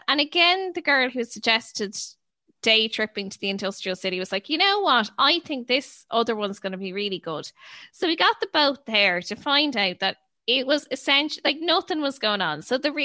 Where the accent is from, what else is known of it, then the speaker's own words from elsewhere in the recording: Ireland; like we're all skirting around the issue that we're from Ireland.